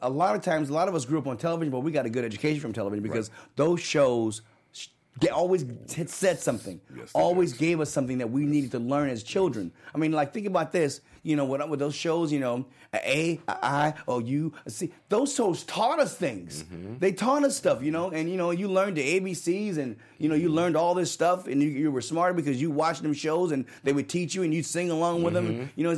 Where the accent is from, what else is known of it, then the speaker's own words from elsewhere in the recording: San Francisco, California, United States; Because I was from San Francisco, California.